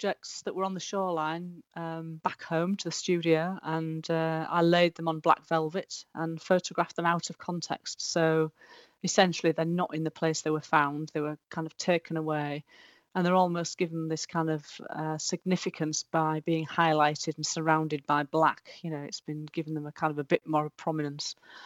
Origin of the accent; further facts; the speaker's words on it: Hull, Yorkshire and the Humber, United Kingdom; I'm from Hull, which is on the east coast of England, and I spent quite a lot of time on beaches as a child, as everyone does, collecting natural objects and pieces of glass